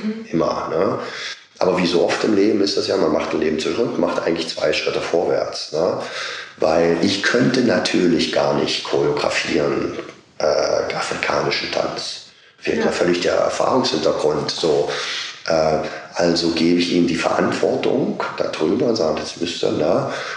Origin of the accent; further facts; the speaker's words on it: eastern Germany, Germany; ich komme aus Ostdeutschland